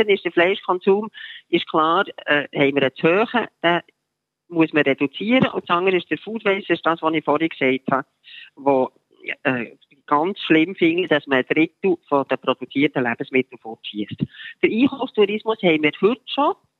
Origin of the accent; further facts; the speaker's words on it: Switzerland; als Schweizer und Schweizerinnen